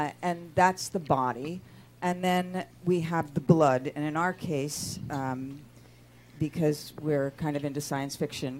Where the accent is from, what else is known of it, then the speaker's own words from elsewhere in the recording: Pennsylvania, United States; I'm from Pennsylvania, where there are a lot of Amish farms, and I actually spent a month working on a Mennonite farm.